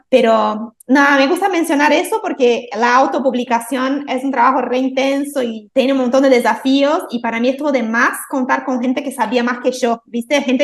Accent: Brazil; moved away as an adult; Vine de Brasil hace 9 años.

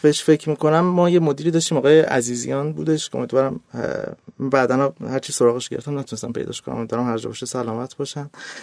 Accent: Tehran, Tehran Province, Iran; من متولد سال 68 از تهران هستم.

